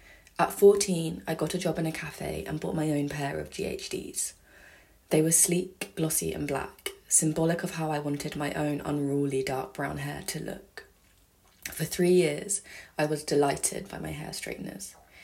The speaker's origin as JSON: {"language": "English", "town": "Brighton", "region": "South East England", "country": "United Kingdom", "tie": "born or raised there", "said": "I grew up in Brighton, a predominantly white seaside city on the south coast of England"}